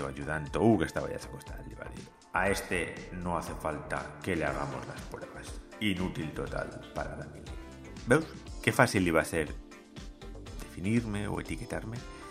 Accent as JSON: {"language": "Catalan", "town": "La Vall d'Uixó", "region": "Valencian Community", "country": "Spain", "said": "cregueu-me que costa molt arribar des de la Vall d'Uixó a Mislata amb transport públic"}